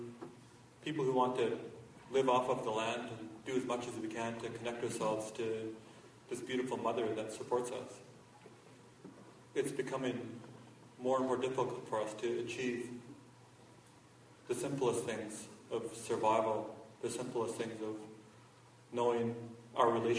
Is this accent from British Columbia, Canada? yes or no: yes; British Columbia, Canada; I grew up in Wet'suwet'en territory with my grandparents, as I was introduced.